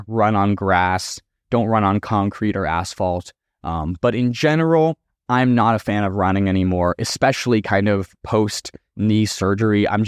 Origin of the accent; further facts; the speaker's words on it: Erie, Pennsylvania, United States; Back in my hometown of Erie, Pennsylvania, our local mall, the Mill Creek Mall, we have these things called mall walkers.